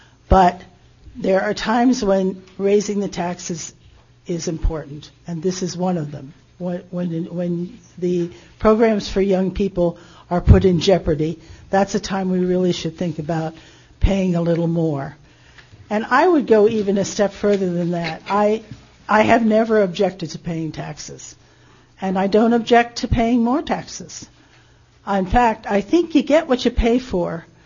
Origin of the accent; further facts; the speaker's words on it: Lansing, New York, United States; I'm from Lansing, New York, and I'm here to represent Municipal Youth Services.